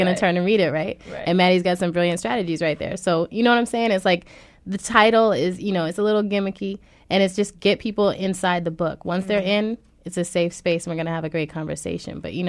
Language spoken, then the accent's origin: English; California, United States; I was visiting my family in Puerto Rico during the 2000 election. I'm Puerto Rican, but I'm from California, so I was not prepared for the way my people put on an election.